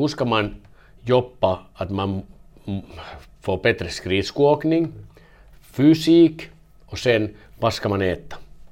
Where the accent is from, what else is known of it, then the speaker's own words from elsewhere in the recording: Vaasa, Ostrobothnia, Finland; moved away; Så när jag var ung i Vasa, vi hade bra kultur, bollsportkultur.